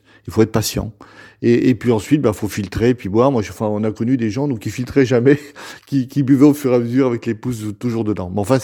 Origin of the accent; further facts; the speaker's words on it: Centre-Val de Loire, France; La mienne, elle vient de Touraine. Voilà, je suis originaire de Touraine